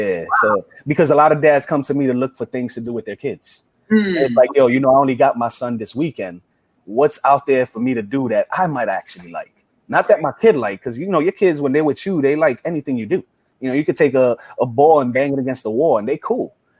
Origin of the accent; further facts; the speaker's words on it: Bronx, New York, United States; Like I grew up in the hood. Like I grew up in the South Bronx, the crack epidemic.